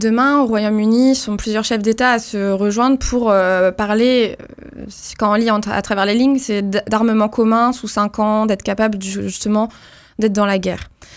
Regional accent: France; Nous, en tant qu'Union européenne, en tant que Français

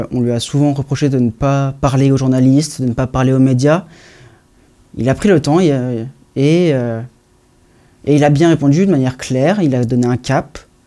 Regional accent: France; En tant que bon Français, on a toujours ce complexe d'infériorité

